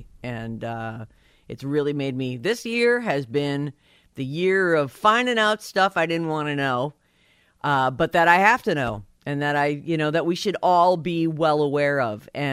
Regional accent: Rhode Island, United States; born there; Because I was born in Rhode Island.

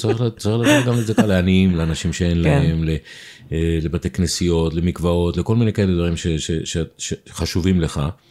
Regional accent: Kiryat Tiv'on, Northern District, Israel; גדלתי בקריית טבעון כמה שנים

